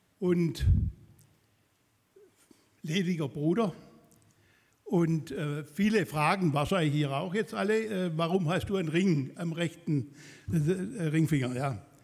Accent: Swabia, Germany; Und ich sagte, ich bin Schwabe, natürlich.

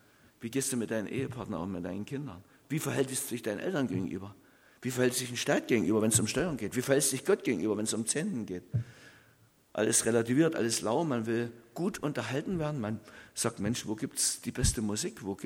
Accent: Taubenheim, Saxony, Germany; In Taubenheim, in meinem Heimatort, die Kirche, die ich sehr liebe, wo ich groß geworden bin

